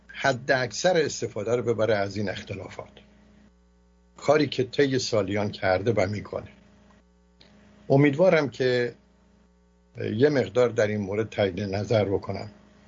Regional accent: Iran; موضوعی که بسیار برای من به عنوان یک ایرانی

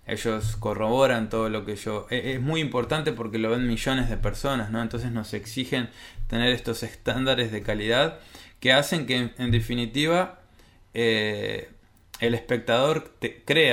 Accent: Uruguay; Y vine a trabajar aquí a Uruguay porque para mí comenzar en mi país de origen era importante

